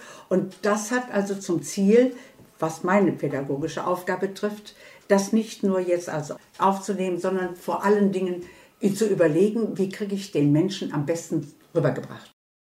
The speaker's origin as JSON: {"language": "German", "town": "Mönchengladbach", "region": "North Rhine-Westphalia", "country": "Germany", "tie": "born or raised there", "said": "ich bin Kölner, aber ich bin Rheinländerin und ich bin also im Kreis Gladbach groß geworden und kann dadurch also die kölsche Mundart dann also genauso."}